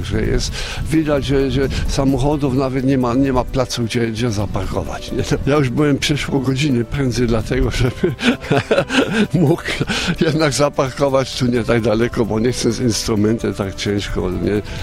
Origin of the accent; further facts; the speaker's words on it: Bavaria, Germany; No ja jestem z Bawarii, to ludzie w góry wyjeżdżają czy tego.